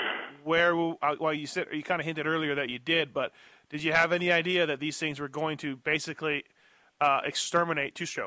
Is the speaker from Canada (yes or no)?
yes; Canada; because I'm Canadian